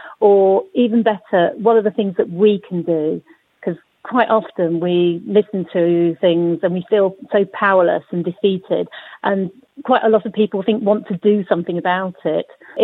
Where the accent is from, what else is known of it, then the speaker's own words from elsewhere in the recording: Bristol, South West England, United Kingdom; from Bristol.